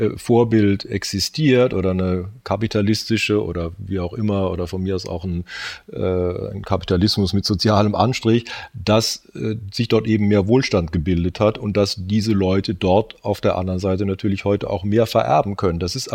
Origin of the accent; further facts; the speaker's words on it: West Germany, Germany; Zwar als Westdeutscher, aber die längste Zeit eben in Ostdeutschland.